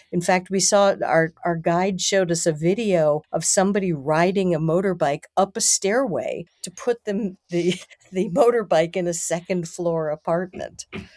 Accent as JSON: {"language": "English", "country": "United States", "said": "which is hard to take as an American"}